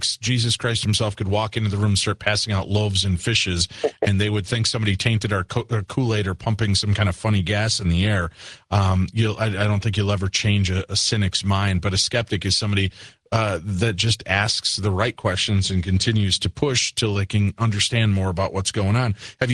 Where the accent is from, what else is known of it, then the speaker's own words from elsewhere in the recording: Illinois, United States; I grew up in Illinois myself, and not too far removed from the winters in Wisconsin.